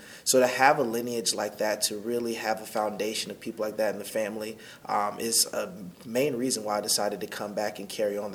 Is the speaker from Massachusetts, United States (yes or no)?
no; Sarasota, Florida, United States; So 1551 30th Street was where I was born in Sarasota Memorial Hospital. But I lived the first part of my life on 30th Street, right behind Booker High School. We moved after that, but Newtown has always sort of been where I like to call home.